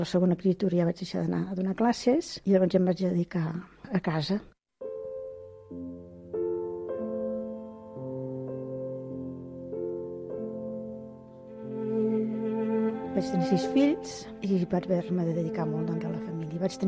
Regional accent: Sabadell, Catalonia, Spain; vaig néixer l'any 32, la setmana que ve fet 81 anys, sóc de Sabadell i he passat els estius a Castellterçol, que és com la meva segona casa.

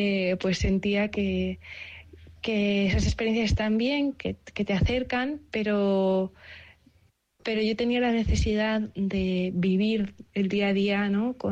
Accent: Madrid, Community of Madrid, Spain; Y conociendo pues unas realidades que en Madrid, de donde soy yo, pues son muy lejanas

